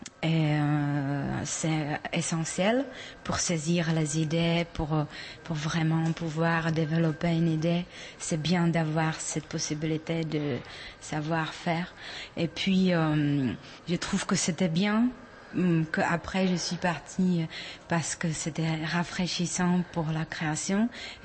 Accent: Prague, Czechia; French is a second language; moved away as an adult; Je suis née à Prague et depuis assez petite, j'ai étudié la langue française

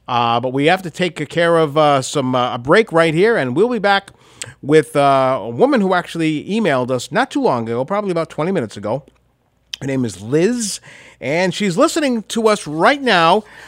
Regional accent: Providence, Rhode Island, United States; that's not where I grew up in Rhode Island, in Providence

